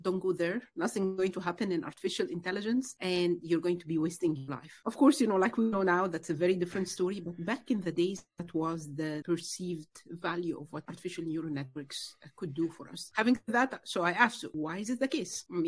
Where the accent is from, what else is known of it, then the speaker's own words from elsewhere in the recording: Egypt; English is a second language; moved away as an adult; now in United States; I am originally from Egypt. I came from Egypt to the US about 2 years ago to study computer science and to closer to the Silicon Valley.